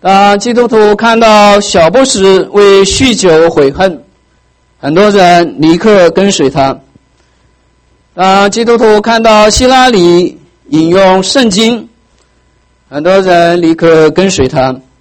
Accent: China; 习近平号召我们中国人做中国梦，不要做美国梦。

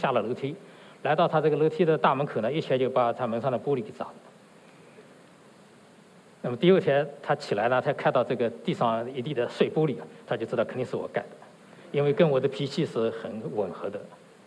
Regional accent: China; 我们从大陆来的无神论背景的唯物论背景的

